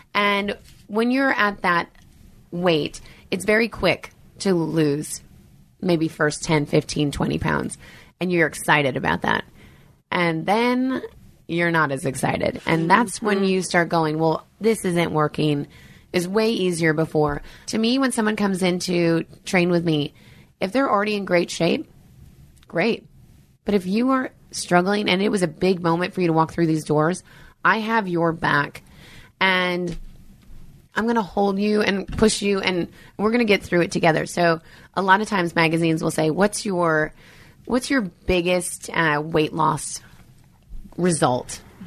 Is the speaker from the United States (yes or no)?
yes; United States; I'm an American.